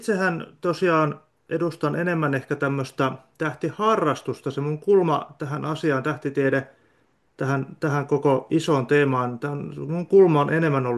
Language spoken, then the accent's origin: Finnish; Ulvila, Satakunta, Finland; Joo, eli tosiaan Ulvilasta olen kotoisin, tuosta Satakunnasta, Porin vierestä